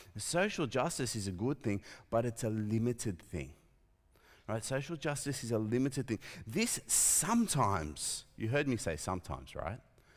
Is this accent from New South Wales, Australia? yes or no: yes; New South Wales, Australia; But I'm not white. I grew up in Western Sydney. I'm a working class guy. I'm the son of a mixed race couple who came to Australia from apartheid South Africa. My dad's coloured, my mum's white